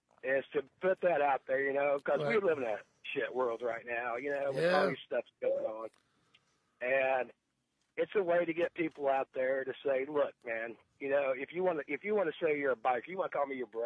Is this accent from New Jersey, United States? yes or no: no; Missouri, United States; I am from Missouri. I call it Misery, though, just north of KC.